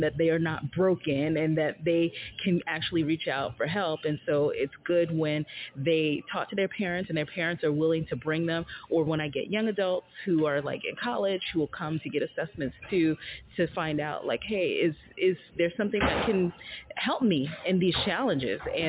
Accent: New York City, New York, United States; now in Weehawken, United States; I'm originally from the Bronx. I am now living in Weehawken, New Jersey.

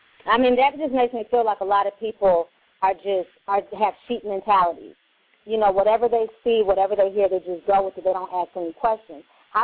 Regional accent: Bronx, New York, United States; and you know, I'm from the Bronx. I'm poor.

